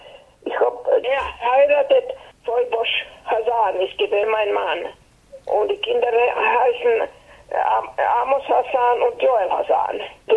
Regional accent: Vyborg, Finland; born there; German is a second language; now in Turku, Finland; Ich bin geboren in Finnland, in Viipuri. Das ist eine Stadt, was gehört heutzutage Russland.

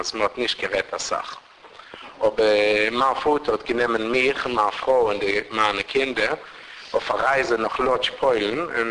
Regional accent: Malmö, Skåne, Sweden; German is a second language; ich bin geboren in Malmö und ich habe dort gewohnt, gemacht mein ganzes Leben. Ich habe gewohnt ein Jahr in Israel auch.

